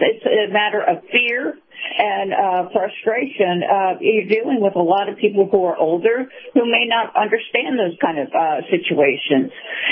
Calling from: Sarasota, Florida, United States; I'm calling from Sarasota.

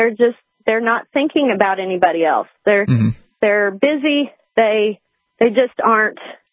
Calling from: Washington, Arkansas, United States; No, I'm calling from Arkansas.

